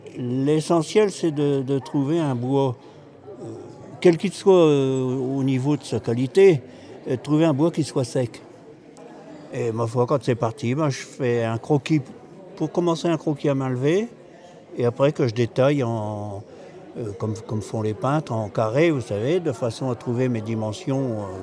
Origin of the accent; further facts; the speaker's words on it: Creil, Hauts-de-France, France; Je viens de Creil. J'ai une formation de mécanicien.